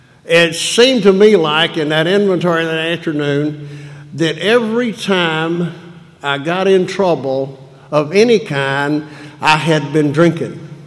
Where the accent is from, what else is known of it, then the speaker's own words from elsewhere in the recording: North Carolina, United States; I said, well, I'm from North Carolina. Well, they have AA in North Carolina, and I said, they do? And I said, not in my hometown.